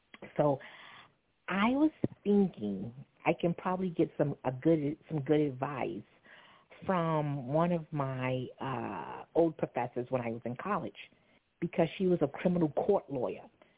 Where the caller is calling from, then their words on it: Bethpage, New York, United States; I'm calling from Bethpage, Long Island.